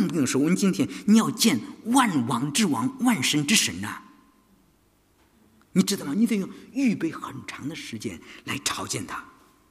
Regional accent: China; 我们中国人常常的啊，很容易对别人评头论足，说长道短，是吧？

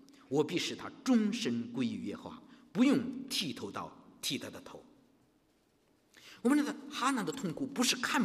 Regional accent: China; 我中国人，大陆的人可能说

